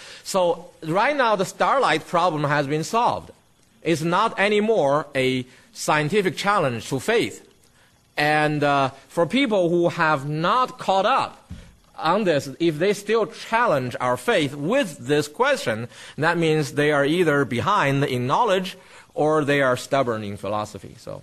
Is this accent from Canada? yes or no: no; Denton, Texas, United States; When I tell you I'm from Dallas, you know where I'm from, right? But I really lived in Denton, which is 30 miles north of Dallas.